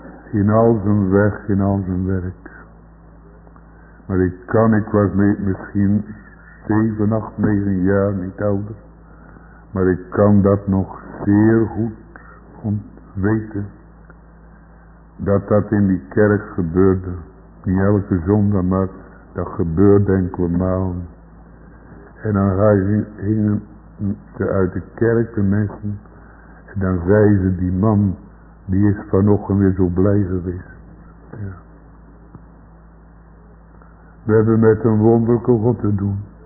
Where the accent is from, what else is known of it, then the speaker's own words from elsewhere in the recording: Zeeland, Netherlands; born there; ook op de plaats waar ik geboren ben in Zeeland